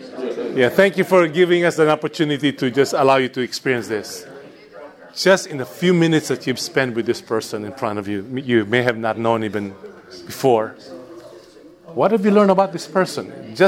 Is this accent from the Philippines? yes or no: yes; Philippines; I'm from the Philippines.